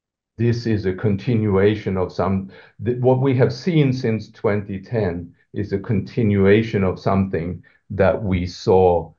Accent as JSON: {"language": "English", "country": "Sweden", "moved": "yes", "said": "also perhaps excessively so Swedocentric, even though I haven't lived there for a long time, but it is my home country"}